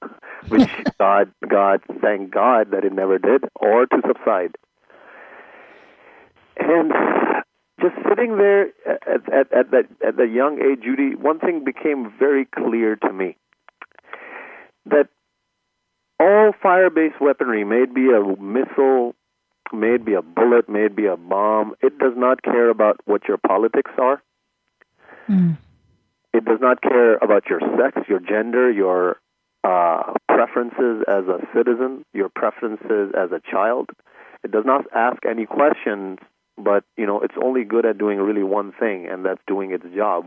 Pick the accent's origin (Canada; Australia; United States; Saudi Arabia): Saudi Arabia; Well, I grew up in Saudi Arabia.